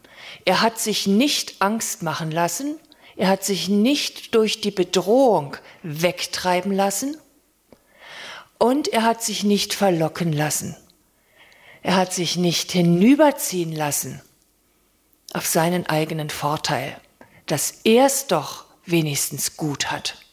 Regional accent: Poland; Aber als Pole meine ich, dass da etwas dran ist

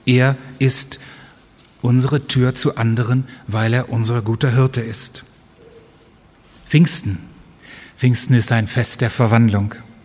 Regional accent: Wuppertal, North Rhine-Westphalia, Germany; Meine Heimatstadt Wuppertal hat keine Stadtmauer mehr.

